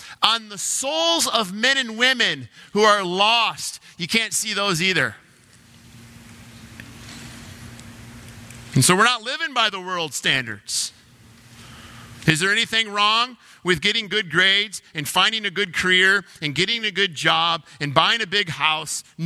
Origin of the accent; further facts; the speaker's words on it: Detroit, Michigan, United States; And please refrain from booing, but I grew up in Detroit area.